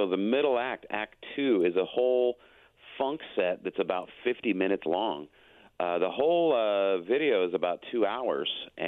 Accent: Chicago, Illinois, United States; back in my hometown of Chicago, and I said, you know what? This would be the perfect place to bring people together and enjoy this beautiful city

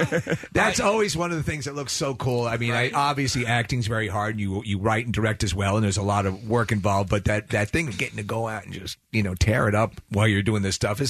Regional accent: New York, United States; I'm from New York as well, and I notice an extreme similarity between a lot of the Philadelphia, quote-unquote, accent and New York

